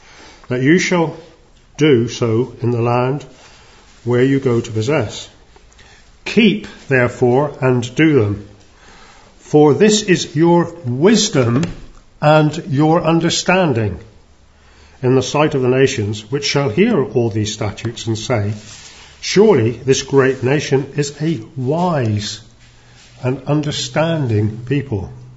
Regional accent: South West England, United Kingdom; I'm not Jewish. I'm Cornish.

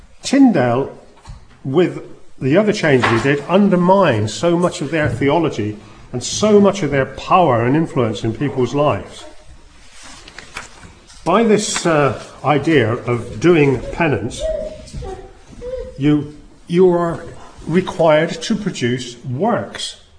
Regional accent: United Kingdom; and being British, I'd like to remind everyone this is our gift to the world.

